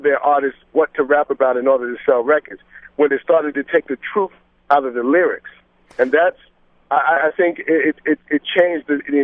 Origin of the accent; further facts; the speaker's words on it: Bronx River, New York, United States; I grew up in Bronx River. I grew up